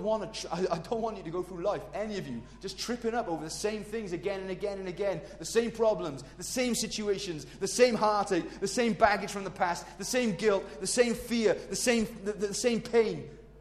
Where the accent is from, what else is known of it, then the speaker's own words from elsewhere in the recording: Wales, United Kingdom; I like getting poetic sometimes. I'm Welsh.